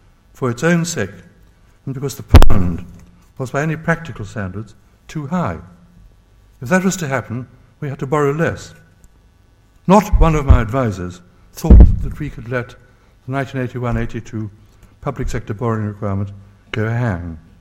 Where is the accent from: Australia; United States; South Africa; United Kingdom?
United Kingdom; Port Talbot, Wales; at the Abbey Steelworks in my hometown of Port Talbot